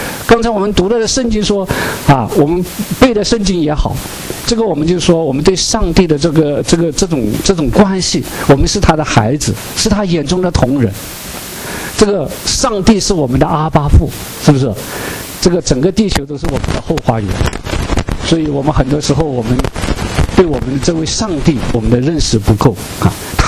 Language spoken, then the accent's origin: Chinese; China; 他们很佩服我们中国人学数学